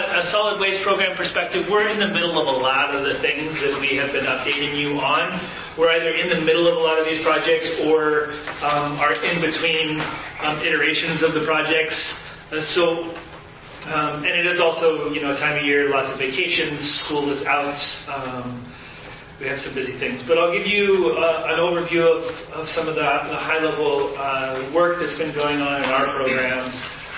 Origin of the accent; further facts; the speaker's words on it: Louisiana, United States; born there; Well, I was born in 1981 in Louisiana.